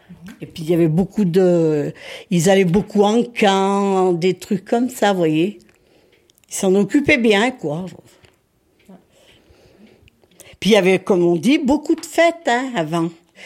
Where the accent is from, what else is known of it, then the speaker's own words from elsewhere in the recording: Voiron, Auvergne-Rhône-Alpes, France; Je suis d'ici. On est de Voiron, nous.